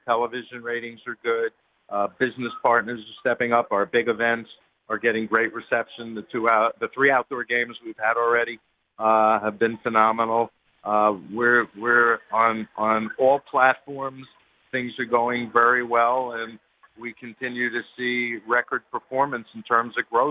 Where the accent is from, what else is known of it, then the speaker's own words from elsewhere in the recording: New York, United States; But I grew up in New York, so you can you draw your own conclusions